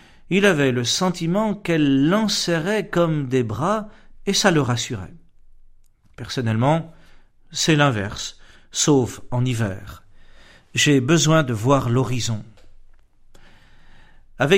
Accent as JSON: {"language": "French", "town": "Plouhinec", "region": "Brittany", "country": "France", "tie": "born or raised there", "also_born_or_lived": "Hennebont", "said": "Fils et fille de marins, nous avons grandi à Plouinec, dans le Morbihan, dans un petit village de pêcheurs, le Vieux Passage."}